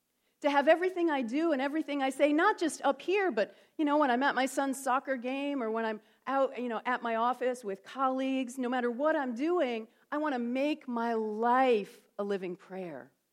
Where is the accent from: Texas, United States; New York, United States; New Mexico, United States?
New York, United States; I grew up in the Thousand Islands of upstate New York. Anyone know the Thousand Islands region?